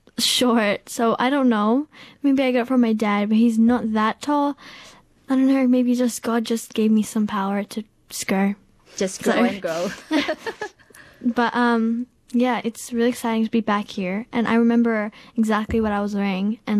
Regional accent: Australia; I am a singer, and I sing around the community, and I am Australian. I was born here, but my mother is Filipino

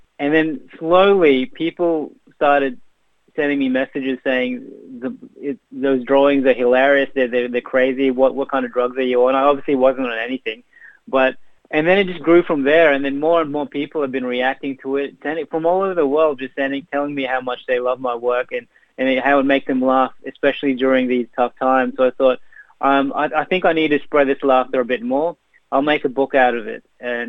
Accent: Philippines; my Filipino upbringing rubs off on a lot of my work, and especially the humor. For example, I grew up in the Philippines

